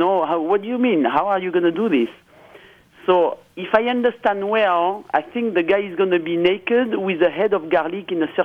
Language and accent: English; Auch, Occitania, France; English is a second language; So Auch, my hometown is Auch, A-U-C-H, and their colors are red and white.